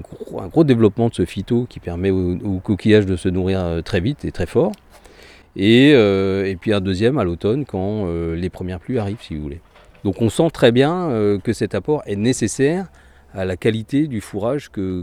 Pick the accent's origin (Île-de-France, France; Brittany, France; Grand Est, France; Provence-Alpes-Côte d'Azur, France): Brittany, France; Morlaix; je suis originaire de Morlaix, j'ai cherché dans les environs